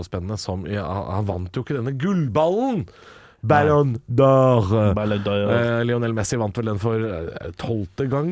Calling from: Isfjorden, Møre og Romsdal, Norway; Jeg sitter hjemme i Isfjorden, som også er i Rauma, tror jeg.

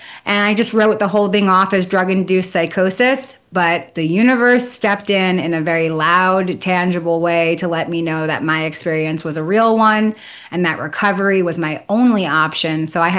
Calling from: Brooklyn, New York, United States; My name's … I'm dialing in from Brooklyn, New York.

